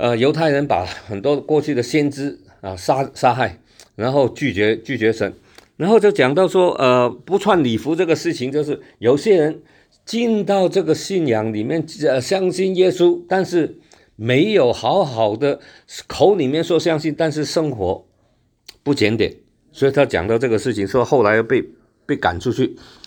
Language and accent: Chinese; Hong Kong; 就像我们香港以前有一群的人以为自己是英国人